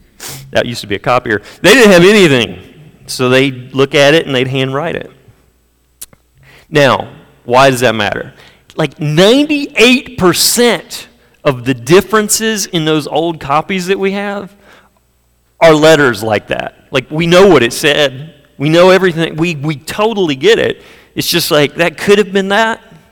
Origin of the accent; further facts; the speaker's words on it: United States; Now, I know, I'm an American.